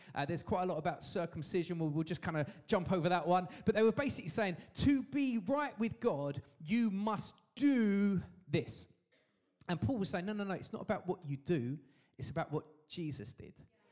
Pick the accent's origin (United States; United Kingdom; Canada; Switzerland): United Kingdom; I'm also acutely aware that I'm British.